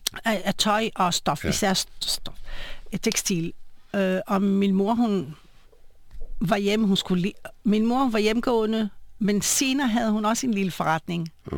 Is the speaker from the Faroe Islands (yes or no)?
no; Atlit, Haifa District, Israel; Danish is a second language; now in Denmark; så er jeg født i Haifa og vokset op i, som jeg sagde til at starte med, i forstad, der hedder Atlit. Det var det er faktisk lige ved vandet.